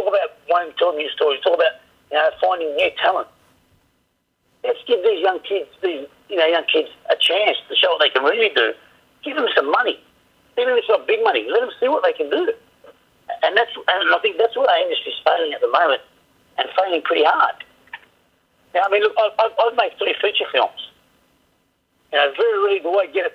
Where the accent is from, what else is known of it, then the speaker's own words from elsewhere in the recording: Australia; born there; I'm an Australian. I was born here. Everything about me is Australian.